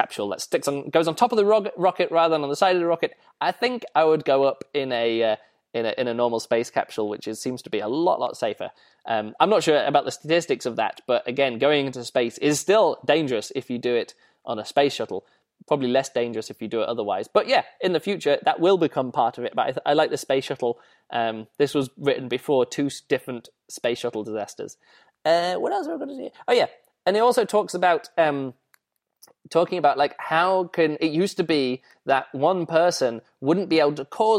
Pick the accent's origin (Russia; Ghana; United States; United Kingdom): United Kingdom; England; accent: English; That's just purely because I'm English and I have one myself.